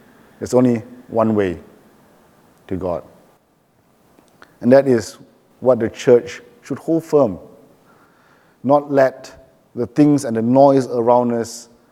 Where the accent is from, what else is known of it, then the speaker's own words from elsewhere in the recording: Malaysia; now in Perth, Australia; I grew up in Malaysia. We have temples to different gods in every corner.